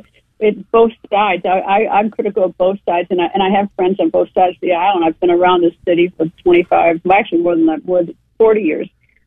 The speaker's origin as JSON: {"language": "English", "region": "Midwest", "country": "United States", "tie": "born or raised there", "said": "I grew up in the Midwest, and where I think that, tends to be a little bit, at least it was, I don't know, it's been years."}